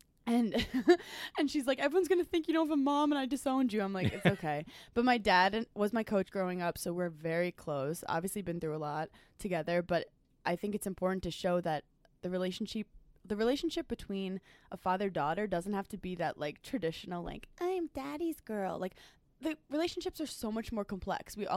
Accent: New York City, New York, United States; I'm from New York City, so I don't know what it's like growing up in the South with a military family

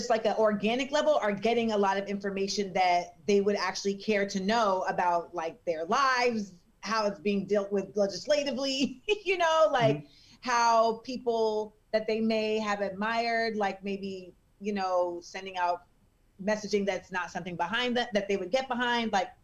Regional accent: Orlando, Florida, United States; on me growing up in Orlando.

